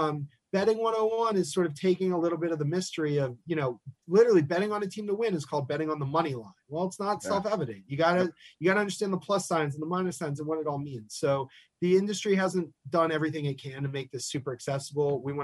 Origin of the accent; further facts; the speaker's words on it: Pittsburgh, Pennsylvania, United States; because I grew up in Pittsburgh and I managed to raise two boys here